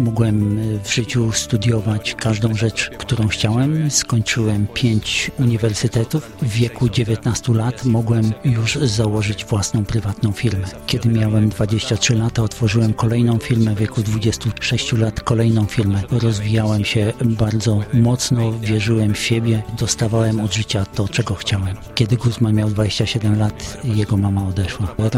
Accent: Uruguay; Polish is a second language; now in Poland; Ja pochodzę z Urugwaju, małego kraju, z kraju ateistycznego.

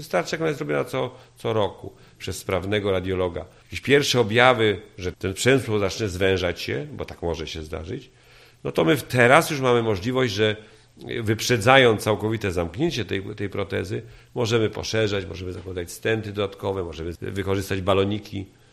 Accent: Poznań, Greater Poland Voivodeship, Poland; Ja pochodzę z Poznania. Początkowe całe życie zawodowe i studia i potem i pierwsza praca i kolejna były w Poznaniu

